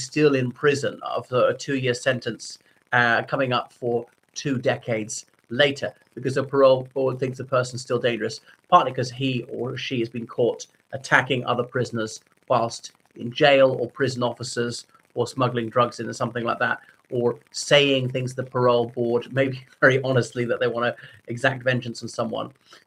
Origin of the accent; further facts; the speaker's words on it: Ireland; from Ireland, so thanks for coming back to my channel.